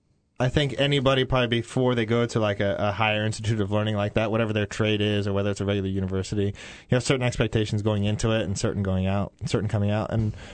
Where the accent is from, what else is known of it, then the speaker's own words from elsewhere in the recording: Colorado, United States; I grew up in Colorado. I wasn't a big city guy.